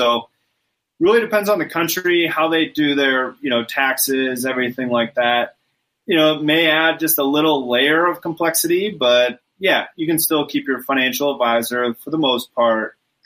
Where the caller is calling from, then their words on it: Mexico; I am calling from Mexico, just so I'd let you know.